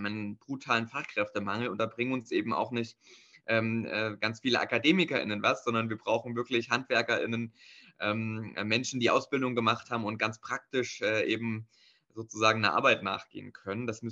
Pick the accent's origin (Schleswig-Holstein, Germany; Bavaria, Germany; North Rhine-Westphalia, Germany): Schleswig-Holstein, Germany; In Schleswig-Holstein, wo ich herkomme, gibt es dafür auf jeden Fall Unterstützung.